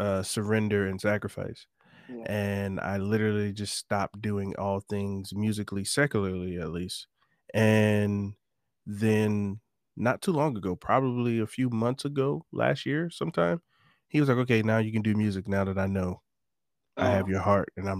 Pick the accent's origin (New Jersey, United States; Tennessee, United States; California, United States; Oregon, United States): New Jersey, United States; Lindenwold; I am 30 years old. I'm from Lindewall, New Jersey.